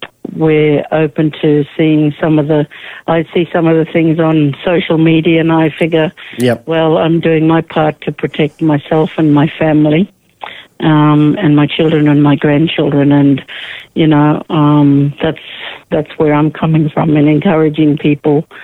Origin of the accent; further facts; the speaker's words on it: Brisbane, Queensland, Australia; now in Hammond Island, Australia; But I was born and raised in Brisbane. I've been living up in the Torres Straits for the last 8 years on Hammond Island, beautiful Hammond Island.